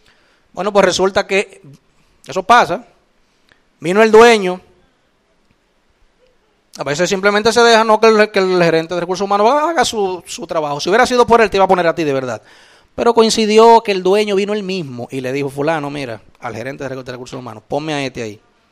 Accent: Dominican Republic; Y más si somos dominicanos.

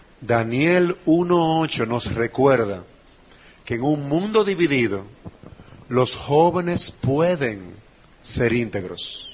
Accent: Dominican Republic; Para nosotros fortalecer nuestra sociedad como dominicanos que somos

